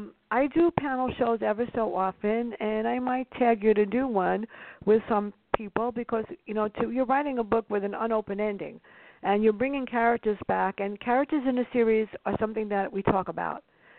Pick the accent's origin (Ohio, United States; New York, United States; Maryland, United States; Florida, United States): New York, United States; And this girl was born and bred in the South Bronx, and I grew up there.